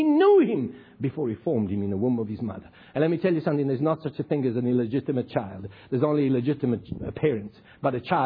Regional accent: South Africa; And so I feel as a South African, and I feel that my land, like the rest of the world for that matter

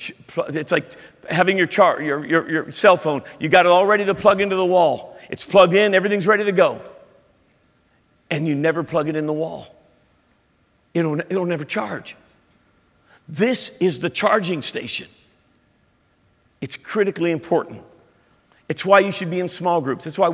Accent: California, United States; Well, I'm from California. That offends me.

